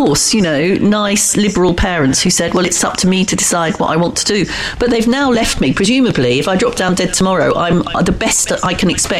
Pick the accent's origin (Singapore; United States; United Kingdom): United Kingdom; Because we're slightly British about it and we sort of don't want to wear our religious leanings, if we've got them, on our sleeve